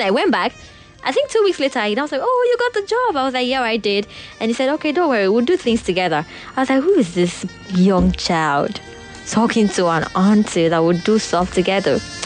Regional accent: Delta, Nigeria; now in Lagos, Nigeria; I came from Delta. You just shot yourself. Stop lying. By the way, I came to Lagos already taken.

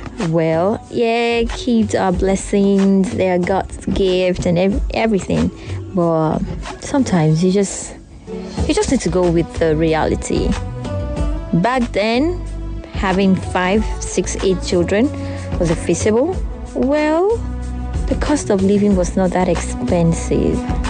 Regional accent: Calabar, Cross River, Nigeria; Not because I'm from Calabar

